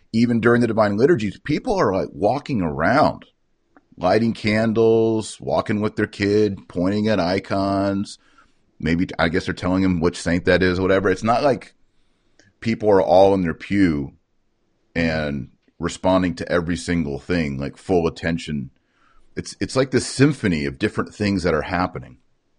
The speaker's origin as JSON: {"language": "English", "region": "Texas", "country": "United States", "accent": "Texas", "said": "or dialects or accents, like my Texas accent, that it's annoying"}